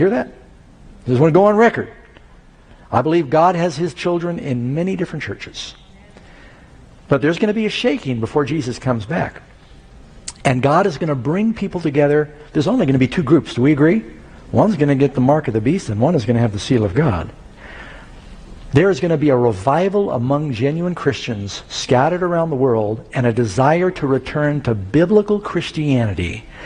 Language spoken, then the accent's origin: English; United States; I love American people. I'm an American. I am not transferring my citizenship.